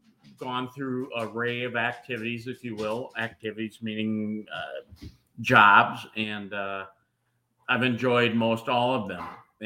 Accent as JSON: {"language": "English", "town": "Mankato", "region": "Minnesota", "country": "United States", "tie": "born or raised there", "said": "Minnesota. I was born and raised in Mankato, Minnesota. 1967, I was born, October 16, 67."}